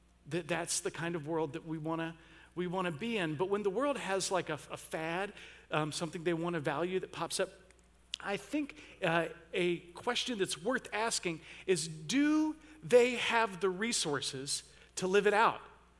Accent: Georgia, United States; born there; Where I was born in Georgia, we call that being ugly to each other.

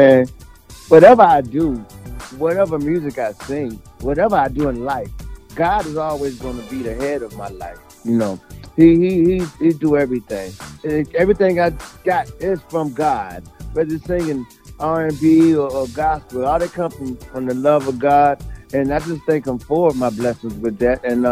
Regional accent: North Carolina, United States; I was a little kid, man, a little boy, man, in North Carolina. I was born in North Carolina, man.

